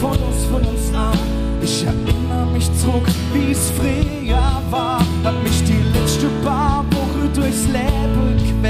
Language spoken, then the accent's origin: German; Kappel, Baden-Württemberg, Germany; Wir kommen aus Kappel.